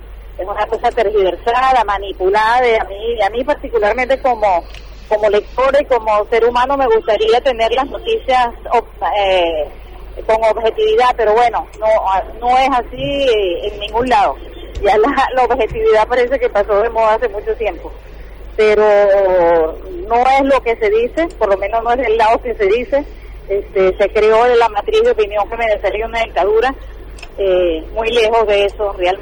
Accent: Venezuela; como venezolana

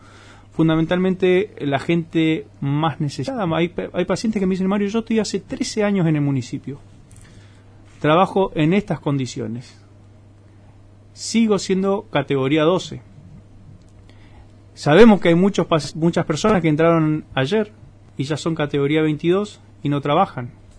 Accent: Puerto Iguazú, Misiones, Argentina; born there; Soy nacido en Puerto Iguazú.

